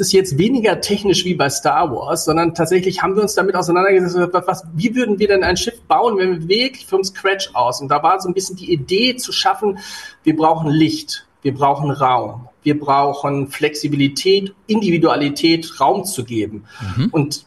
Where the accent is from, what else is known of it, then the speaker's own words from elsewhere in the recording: North Rhine-Westphalia, Germany; now in Hamburg, Germany; Ich komme aus Ostwestfalen. Da ist es jetzt nicht ganz so mit dem Meer